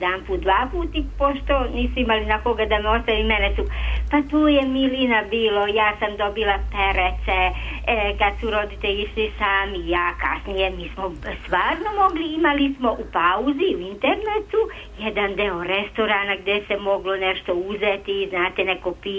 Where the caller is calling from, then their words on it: Palić, Vojvodina, Serbia; Znate, kod nas u Subotici na Paliću bilo je divno ranije. Ja sam posle ratno dete, posle drugog svjetskog rata.